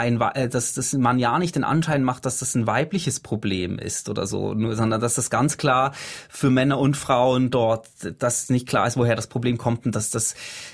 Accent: Switzerland; Ich bin in der Schweiz aufgewachsen, ich kenne die Berge sehr gut

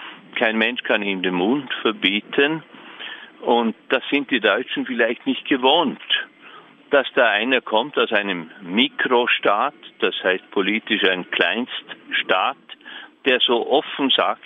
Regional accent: Liechtenstein; Ich schäme mich als Liechtensteiner.

